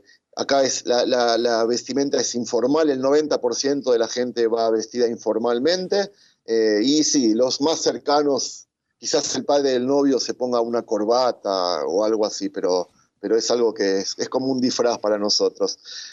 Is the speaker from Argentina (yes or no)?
yes; Argentina; born there; Yo me acuerdo que en Argentina, en el país donde yo nací, las fiestas que siempre iba